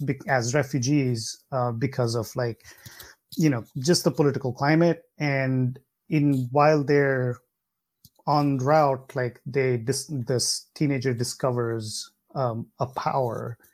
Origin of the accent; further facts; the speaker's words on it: India; I grew up in India